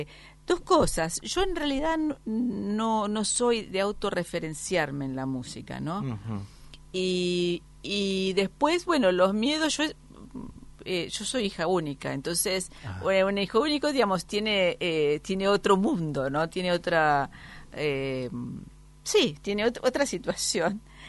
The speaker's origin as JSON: {"language": "Spanish", "town": "Rufino", "region": "Santa Fe", "country": "Argentina", "tie": "born or raised there", "said": "Soy de Rufino, así que una infancia muy con siesta"}